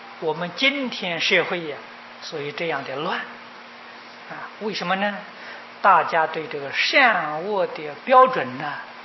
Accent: China; 啊，我们中国人不讲理呀、啊，派兵呢、啊、去把他抢来的。

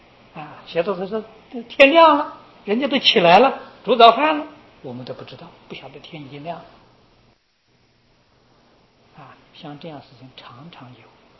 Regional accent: China; 拿这个来代替戒律啊，这是我们中国人东西啊。

